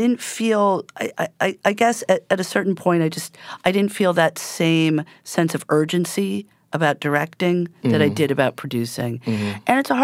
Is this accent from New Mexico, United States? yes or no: no; New York City, New York, United States; I grew up in New York City. Mm-hmm. And I grew up at a time where there were, you know, there were a lot of movie theaters.